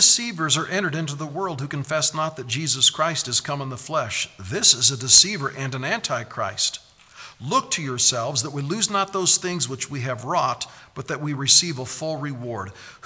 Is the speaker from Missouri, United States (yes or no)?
no; Omaha, Nebraska, United States; also born or lived in Columbus, Nebraska; So here we are in our home, growing up in Omaha, Nebraska, and hosting missionaries time and again. Then we moved out on a farm near Columbus, Nebraska, Monroe.